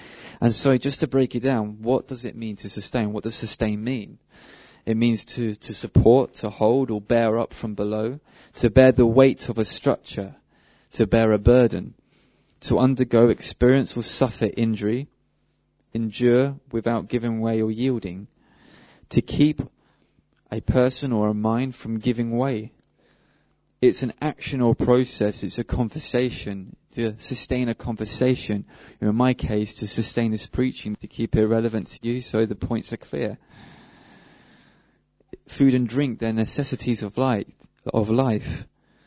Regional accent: Burgess Hill, South East England, United Kingdom; As you can tell, I'm English. I'm not Italian, I'm not German, not French. I'm English. I do come from Burgess Hill. And so I'm very local.

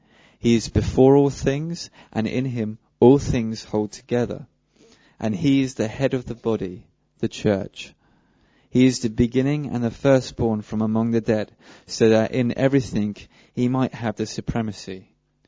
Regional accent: Burgess Hill, South East England, United Kingdom; As you can tell, I'm English. I'm not Italian, I'm not German, not French. I'm English. I do come from Burgess Hill. And so I'm very local.

